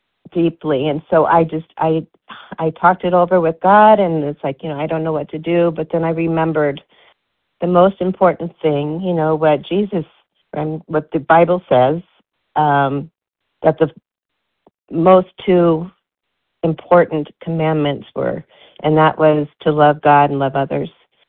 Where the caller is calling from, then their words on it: Arizona, United States; I'm calling from Arizona.